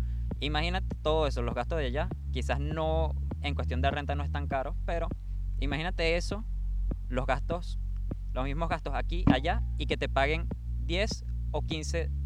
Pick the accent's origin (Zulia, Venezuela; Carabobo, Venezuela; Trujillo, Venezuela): Carabobo, Venezuela; Valencia; also born or lived in La Guaira; Yo nací en La Guaira, que es costa, cerca de la capital, pero me crié en Valencia. Iba mucho a Caracas, a La Guaira, pero mi crianza es de Valencia.